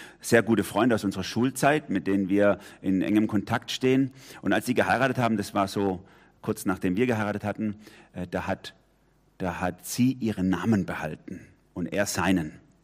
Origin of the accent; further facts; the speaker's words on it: Durlach, Baden-Württemberg, Germany; da komme ich ja her jetzt aus Durlach